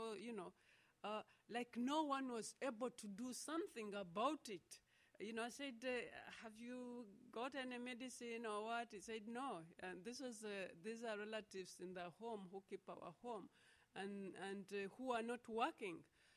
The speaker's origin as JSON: {"language": "English", "country": "Uganda", "said": "I come from Uganda."}